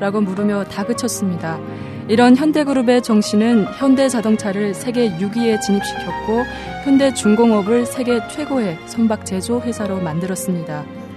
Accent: Musan, North Hamgyong, North Korea; now in South Korea; 저는 똑소리 나는 무산 여자

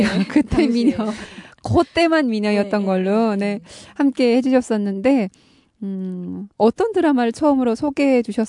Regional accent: North Korea; now in South Korea; 저는 탈북민 방송원

